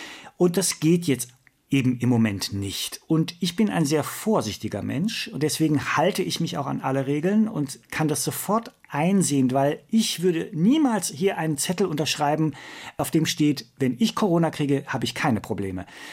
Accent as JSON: {"language": "German", "town": "Wiesbaden", "region": "Hesse", "country": "Germany", "tie": "born or raised there", "said": "Natürlich kann ich Hessisch. Ich bin in der Landeshauptstadt groß geworden, natürlich. Ich liebe Hessisch. Und wenn ich hessische Kollegen treffe, spreche ich immer Hessisch mit ihnen."}